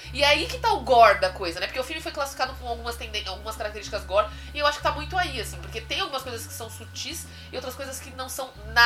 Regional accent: São Paulo, Brazil; nasci em São Paulo, cresci em São Paulo, capital, centro de São Paulo

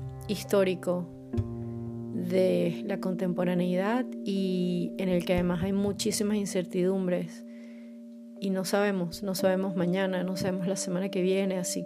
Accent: Caracas, Capital District, Venezuela; now in Poland; soy venezolana, caraqueña y vivo en Polonia, al sur de Polonia, en una pequeña ciudad.

